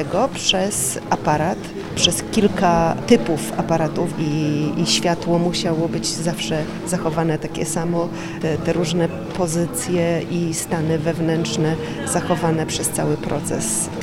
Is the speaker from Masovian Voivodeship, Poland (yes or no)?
yes; Masovian Voivodeship, Poland; aktorka w Teatrze Gardzienice, a pochodzę z okolic Warszawy.